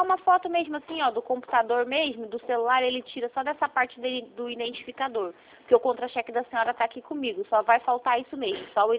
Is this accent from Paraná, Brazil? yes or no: yes; Paraná, Brazil; moved away; eu vim do Paraná